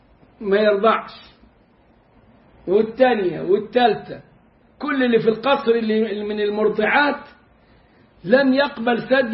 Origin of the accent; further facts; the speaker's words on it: Egypt; احنا عندنا في مصر النسوان تحب يعني اي فرح وتزغل